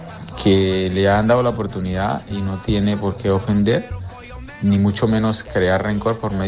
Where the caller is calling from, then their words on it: Colombia; soy de Colombia